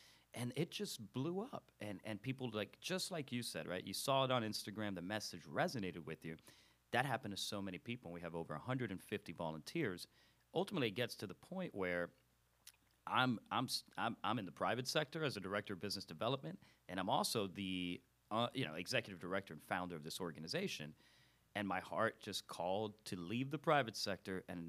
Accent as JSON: {"language": "English", "town": "Miami", "region": "Florida", "country": "United States", "tie": "born or raised there", "said": "Yeah, so I grew up in Miami, like you said. I'm a son of immigrant parents, grew up in a really low-income neighborhood"}